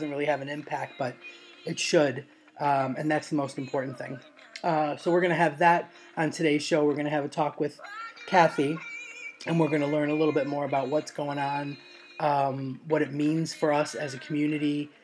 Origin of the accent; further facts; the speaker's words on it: United States; now in London, United Kingdom; I am an American lesbian who lives in London